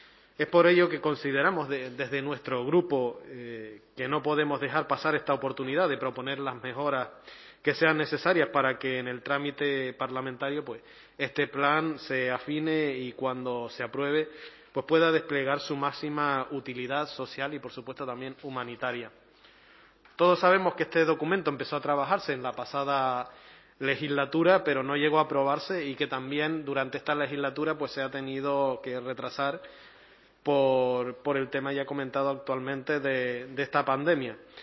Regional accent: Canary Islands, Spain

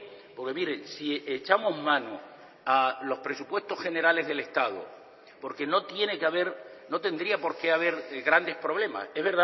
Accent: Canary Islands, Spain; como ciudadano canario

